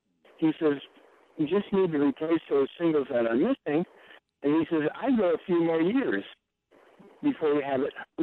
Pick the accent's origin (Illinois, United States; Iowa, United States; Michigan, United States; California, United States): Illinois, United States; I'm from Illinois where three layers of shingles was